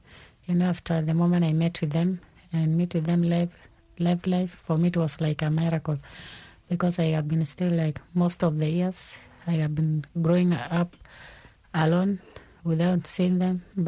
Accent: Kakuma, Kenya; also born or lived in South Sudan; I have been in Kenya most of my life. I think I grew up there as a refugee in Kakuma refugee camp, which is in Kenya. And I left South Sudan in 2002. Yeah, 2002 December. That was the time I left South Sudan.

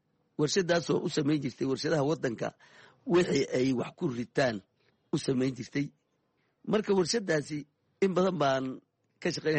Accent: Jamaame, Lower Juba, Somalia; waxaan ku soo koray degmada Jamaama la dhaho, waan ku soo barbaaray miigan ku dhashay, laakiin koritaankayga wuxuu ahaa degmada Jamaamo.

